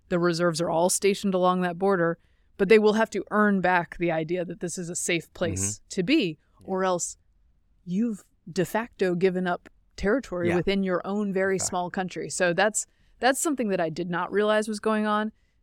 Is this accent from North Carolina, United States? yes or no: yes; North Carolina, United States; also born or lived in Georgia; I grew up in North Carolina and Georgia. Surely it can't be the pollen. I am invincible because I'm from North Carolina and Georgia.